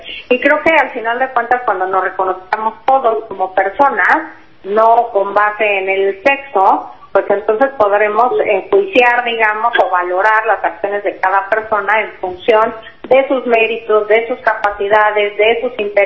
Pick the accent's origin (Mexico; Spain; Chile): Mexico; lo que tenemos que hacer como mexicanas y mexicanos es promover un país incluyente